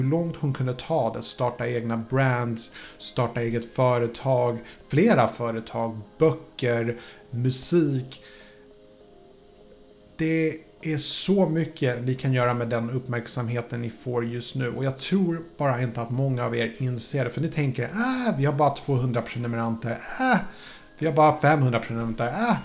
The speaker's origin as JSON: {"language": "Swedish", "country": "Poland", "said": "I min kulturella bakgrund, som jag är från Polen, man har en sån här grej att man önskar folk över julen"}